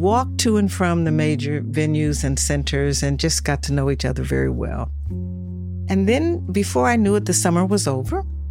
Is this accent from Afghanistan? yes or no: no; Cleveland, Ohio, United States; I grew up in Cleveland, Ohio, and I grew up on the east side of Cleveland, which is an all-Black community.